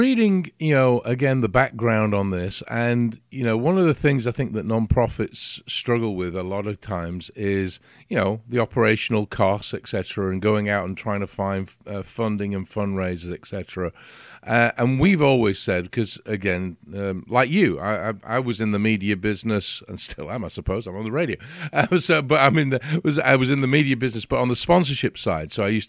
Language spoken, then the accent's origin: English; England, United Kingdom; I come from England. You may have guessed with the accent, and all my listeners know that. We have a joke about my Texas accent that I have, but I'm from an island, so I used to live on the coast